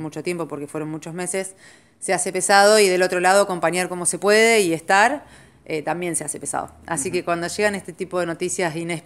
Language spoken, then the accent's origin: Spanish; Argentina; si nos gusta el fútbol, somos argentinos